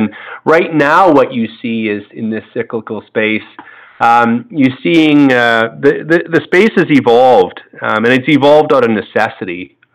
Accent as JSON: {"language": "English", "region": "Manitoba", "country": "Canada", "tie": "born or raised there", "said": "growing up in Manitoba, central Canada"}